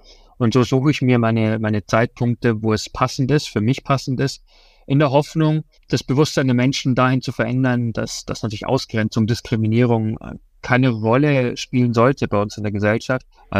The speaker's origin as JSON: {"language": "German", "town": "Forstinning", "region": "Bavaria", "country": "Germany", "tie": "born or raised there", "also_born_or_lived": "Munich", "said": "ich bin in München geboren, in Fastening aufgewachsen. Ich bin da sehr, sehr gerne"}